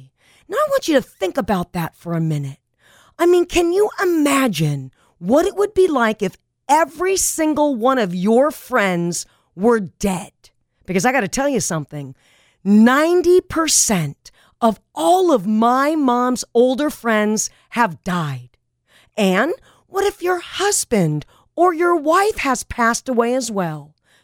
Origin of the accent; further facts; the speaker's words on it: Granada Hills, California, United States; when I was a crazy and wild little kid growing up on Goya Street in Granada Hills, California, I hung out with my older relatives every single week.